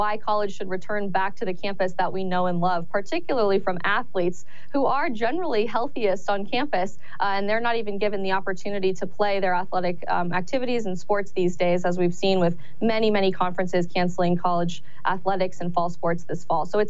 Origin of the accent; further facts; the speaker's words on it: Colorado, United States; I'm actually originally from Colorado as well